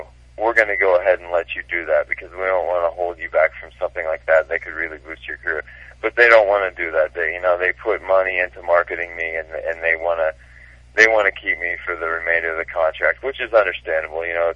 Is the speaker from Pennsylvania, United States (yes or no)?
yes; Pennsylvania, United States; I'm from Pennsylvania originally, and even though that's not known for being way up north, it gets plenty cold there.